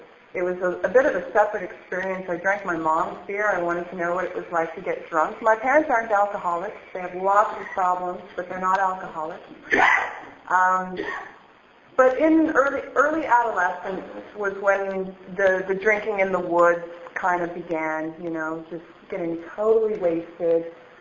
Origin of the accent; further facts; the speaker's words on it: Newfoundland and Labrador, Canada; I was born and raised in Newfoundland. That's where I'm from.